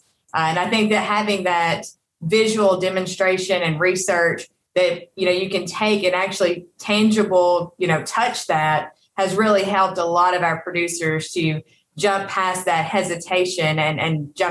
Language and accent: English; Kentucky, United States; Well, originally, I'm from Kentucky, so growing up with alfalfa and alfalfa production was kind of one of those standard things.